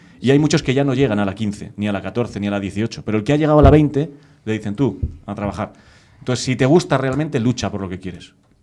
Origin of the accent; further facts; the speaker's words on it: Valladolid, Castile and León, Spain; lo único que soy es del Valladolid, que es el único equipo que me preocupa, el de mi tierra, como he sido siempre